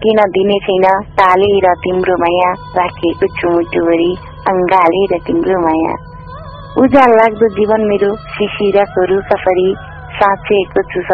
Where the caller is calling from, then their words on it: Balet, Lumbini Province, Nepal; गुल्मीको बलेट अक्षरदेखि